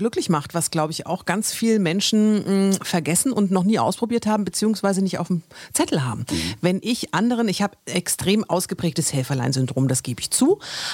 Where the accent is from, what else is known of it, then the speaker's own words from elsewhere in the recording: Germany; Egoismus ist ja so wichtig und es ist ja so ein negativ besetztes Wort bei uns in Deutschland.